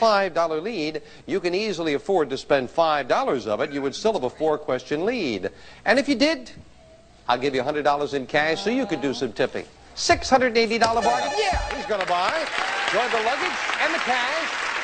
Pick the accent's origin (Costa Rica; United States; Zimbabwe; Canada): United States; Philadelphia, Pennsylvania; I thought it was the Monongahela, but then I was from Philadelphia.